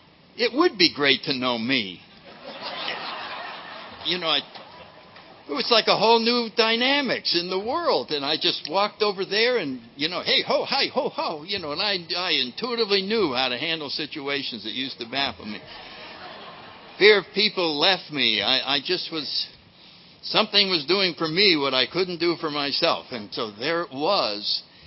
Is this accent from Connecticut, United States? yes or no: yes; New Haven, Connecticut, United States; And so when I grew up in New Haven, Connecticut, and I went to a little prep school there.